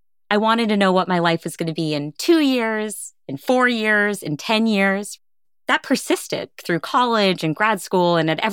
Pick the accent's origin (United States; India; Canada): India; And I'm Indian. So turmeric is like one of my spices.